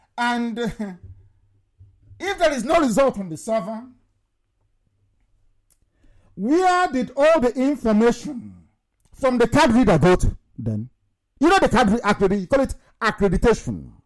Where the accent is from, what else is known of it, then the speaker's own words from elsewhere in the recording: Nigeria; Myself, I'm a Biafran, and I hold British citizenship. I am not a Nigerian.